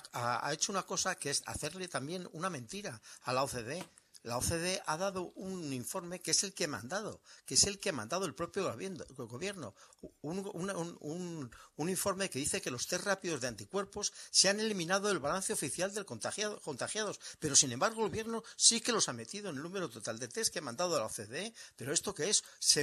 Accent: Spain; A mí lo que me asombra como español y como persona que sigue estas cosas

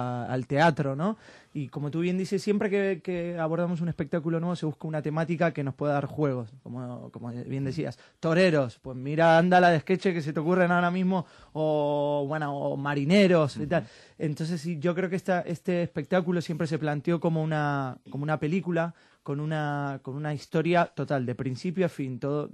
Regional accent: Buenos Aires, Argentina; now in Madrid, Spain; Yo soy de Buenos Aires, porteño. Vine a Madrid por otro tipo de cosas y tal.

